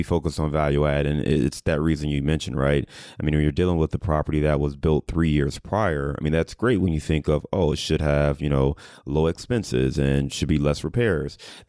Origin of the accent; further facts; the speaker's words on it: Ohio, United States; obviously I'm from Ohio, OH